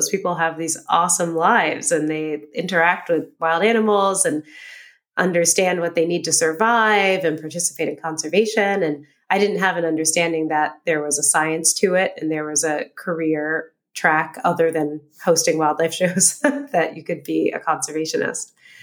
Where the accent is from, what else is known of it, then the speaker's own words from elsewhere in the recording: San Francisco, California, United States; born there; I came from a very urban background. So I was born in San Francisco, in the city.